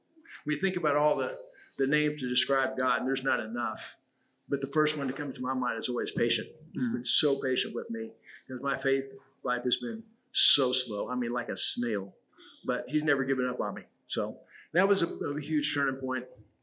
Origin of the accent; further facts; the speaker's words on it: Selma, Alabama, United States; born there; Well, I was born in Selma, Alabama.